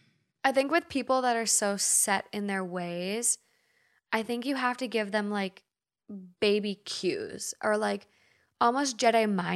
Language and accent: English; Minnesota, United States; now in Los Angeles, United States; We're from Minnesota. If you're not familiar with Minnesota or the Midwest, some Midwest places call the things that you get from a store, we say bag.